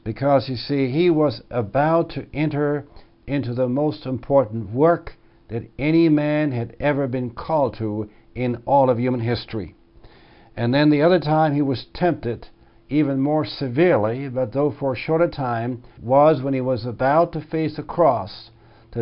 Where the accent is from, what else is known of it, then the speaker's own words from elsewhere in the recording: Milwaukee, Wisconsin, United States; She came from Chicago, and I came from Milwaukee, Wisconsin.